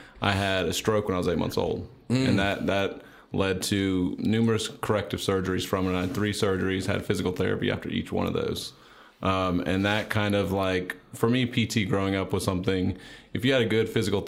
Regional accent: Germantown, Tennessee, United States; Sure. So I'm from Germantown, Tennessee, small city, gas

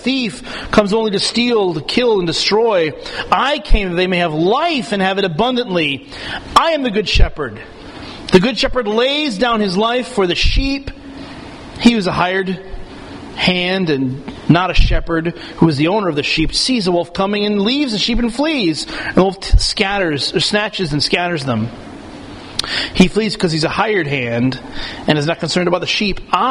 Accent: Midwest, United States; I remember growing up in the Midwest

